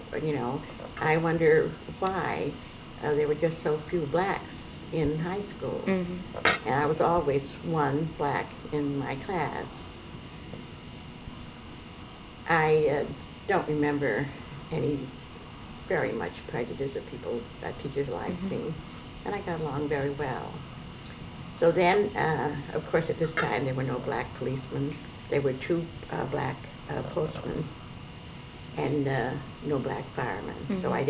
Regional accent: Bridgeport, Connecticut, United States; Yes, I was born in Bridgeport. I lived here all of my life.

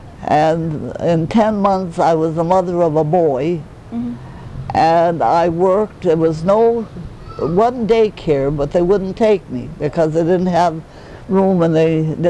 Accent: Massachusetts, United States; I was originally from Massachusetts.

